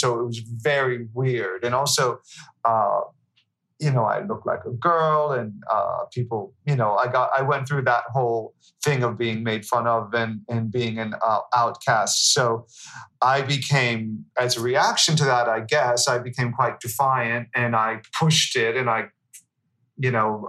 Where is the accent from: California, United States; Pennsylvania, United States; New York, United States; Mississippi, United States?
Pennsylvania, United States; Swissvale; Okay, I grew up in a little town called Swissvale, and it's outside of Pittsburgh, Pennsylvania. It's a little steel mill town.